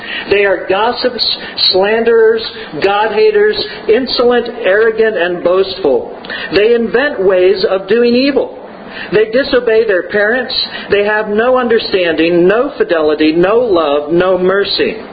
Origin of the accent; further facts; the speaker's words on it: Tarrytown, New York, United States; I was born in Tarrytown, New York. I remember growing up there that my parents, who were from California, were very sad that they couldn't get Mexican food in New York.